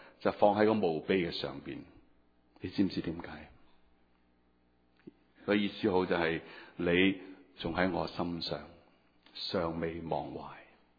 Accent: China; 我们中国人怎么看死亡？中国人怎么看死亡？

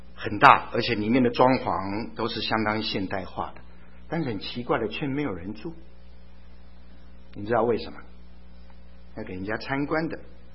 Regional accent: China; 我们中国人有这么一句的谚语，人不为己，天诛地灭。

